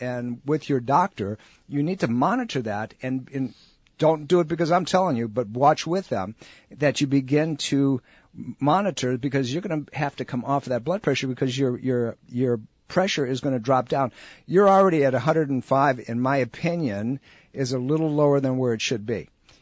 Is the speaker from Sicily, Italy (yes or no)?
yes; Sicily, Italy; now in United States; I'm from the Rock. I'm from that island of Sicily, right? My family's I'm first generation of this country.